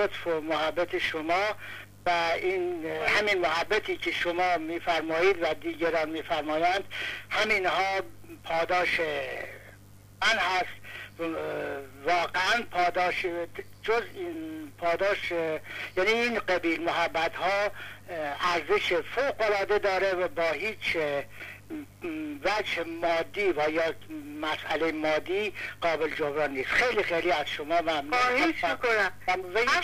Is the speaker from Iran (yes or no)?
yes; Iran; یعنی من به عنوان یک ایرانی و شما به عنوان یک ایرانی